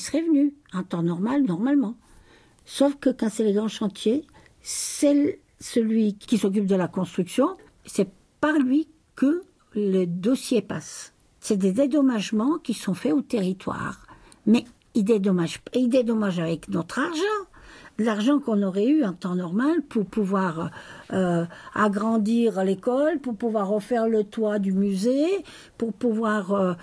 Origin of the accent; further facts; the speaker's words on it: Auvergne-Rhône-Alpes, France; C'est souvent les villages ici, chez nous, en Maurienne.